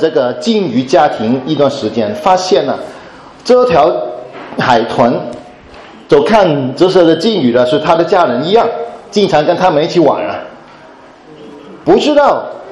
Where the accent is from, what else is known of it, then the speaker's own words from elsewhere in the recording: Hong Kong; 至少我是香港人